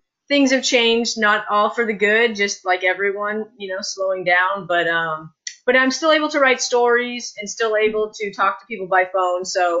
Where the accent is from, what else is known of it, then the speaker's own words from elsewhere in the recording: California, United States; also born or lived in New Hampshire; So I grew up in, I was born in New Hampshire, but we moved to California.